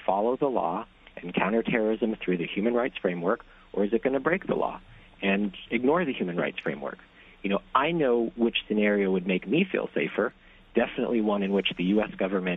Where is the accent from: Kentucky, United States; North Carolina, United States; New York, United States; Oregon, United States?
New York, United States; You know, I'm a New Yorker. I was here for 9/11.